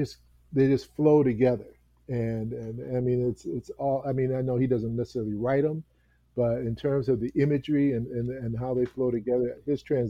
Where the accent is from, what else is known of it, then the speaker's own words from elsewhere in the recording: St. Paul, Minnesota, United States; moved away as an adult; now in Los Angeles, United States; I grew up in St. Paul, Minnesota. Yep. And I moved here to LA when I was 27.